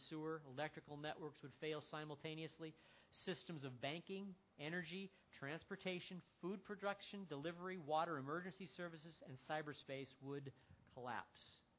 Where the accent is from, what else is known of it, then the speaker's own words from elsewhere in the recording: United States; I mean, as an American, I'm entitled to those things.